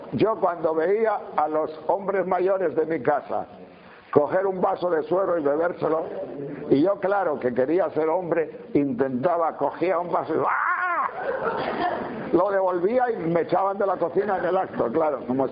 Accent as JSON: {"language": "Spanish", "town": "Tejerina", "region": "Castile and León", "country": "Spain", "tie": "born or raised there", "said": "o por lo menos lo que era el requesón en mi pueblo de Tejerina"}